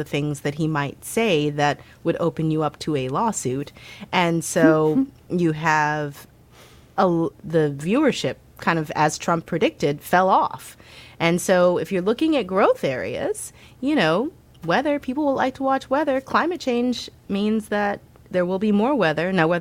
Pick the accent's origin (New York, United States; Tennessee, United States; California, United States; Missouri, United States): Missouri, United States; now in Washington, D.C., United States; Look, I am from Missouri. We spend a lot of time watching weather. Although we did have a tornado here in D.C. the other day, random, usually doesn't happen.